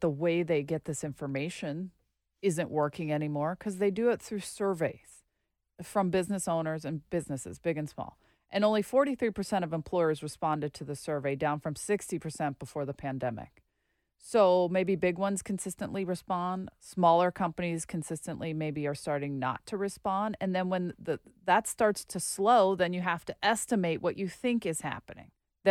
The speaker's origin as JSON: {"language": "English", "town": "Pittsburgh", "region": "Pennsylvania", "country": "United States", "tie": "born or raised there", "said": "Indianapolis, Philly, and my hometown of Pittsburgh do this."}